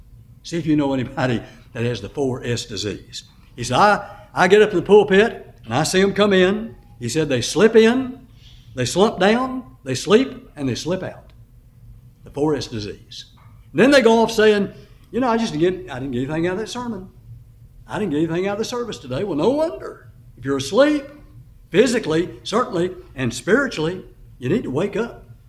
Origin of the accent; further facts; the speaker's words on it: Houston, Texas, United States; Now, I grew up in Houston, and we heard about this every summer.